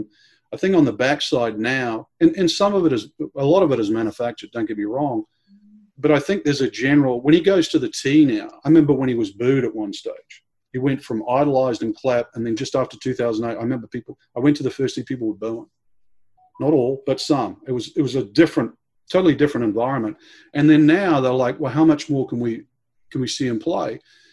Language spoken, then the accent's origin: English; New Zealand; You know, I come from New Zealand, right?